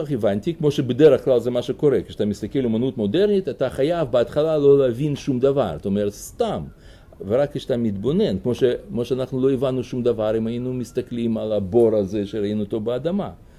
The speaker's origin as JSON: {"language": "Hebrew", "country": "Russia", "tie": "born or raised there", "moved": "yes", "said": "אתם יודעים שכשאני גדלתי ברוסיה, אז שם היה אסור לשתות"}